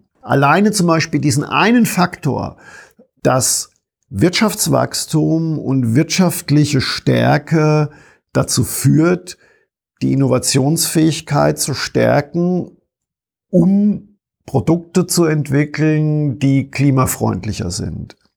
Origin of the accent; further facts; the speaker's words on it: Germany; Ich meine, ich komme aus Deutschland und ich habe noch in meiner Kindheit und Jugend die DDR miterlebt, weil wir Verwandten auch da drüben hatten.